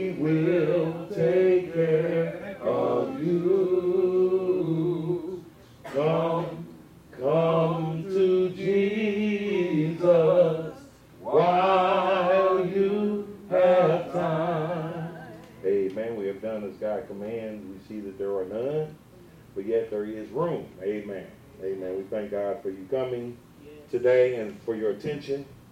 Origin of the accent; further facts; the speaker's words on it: Dayton, Ohio, United States; Now, you know, I was born in Miami Valley Hospital in Ohio, Dayton.